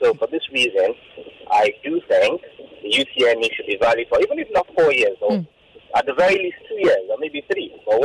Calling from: Ogudu, Lagos, Nigeria; I'm calling from Ogudu.

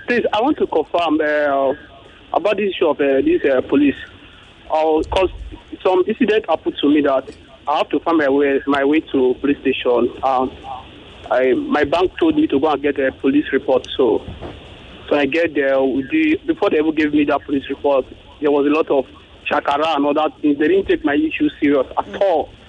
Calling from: Lekki, Lagos, Nigeria; I'm calling from Lekki.

